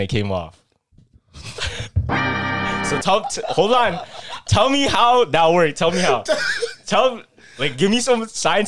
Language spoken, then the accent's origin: English; Philippines; And you know, Filipinos, we relate a lot to not only just other Filipinos, to even like Latinos too.